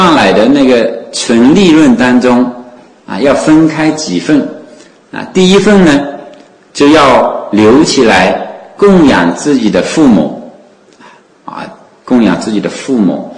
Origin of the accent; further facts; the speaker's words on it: Wenzhou, Zhejiang, China; 所以就亲眷，我们温州人都叫，也叫亲眷。